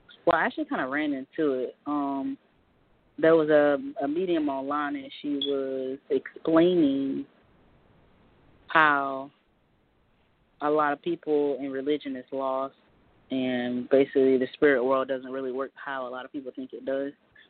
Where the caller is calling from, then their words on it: Florida, United States; I'm calling from Florida.